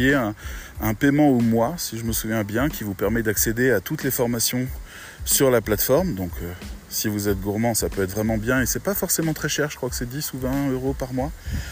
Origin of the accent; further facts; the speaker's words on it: France; Bon, en tant que bon français